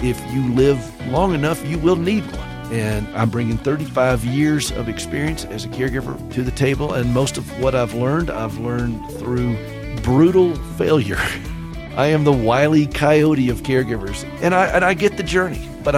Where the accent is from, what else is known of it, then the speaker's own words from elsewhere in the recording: South Carolina, United States; And both Dale and I were raised in South Carolina, where comfort food is like a premium.